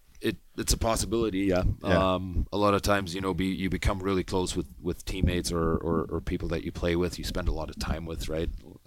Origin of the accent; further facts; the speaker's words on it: Germany; growing up in Germany